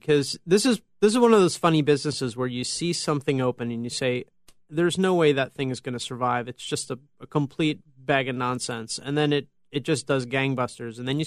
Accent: United States; You know, I'm from the States

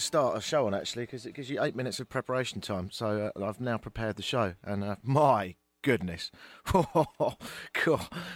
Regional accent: Brighton, South East England, United Kingdom; I'm not just saying this because you're on the phone and we're both from Brighton

